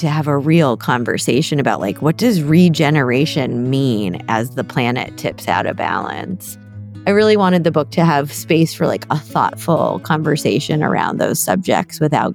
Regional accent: East of England, United Kingdom; I'm from Norfolk. I shouldn't be here.

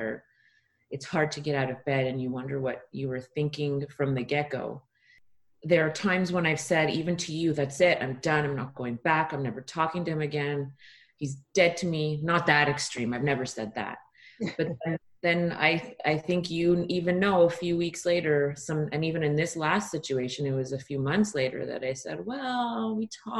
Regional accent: Canada; now in Los Angeles, United States; I am Canadian living in Los Angeles.

